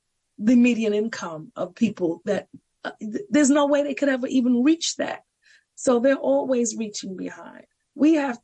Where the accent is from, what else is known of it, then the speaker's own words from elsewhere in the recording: New York City, New York, United States; And our families, you know, growing up in the Harlem that I grew up in and how we raised our children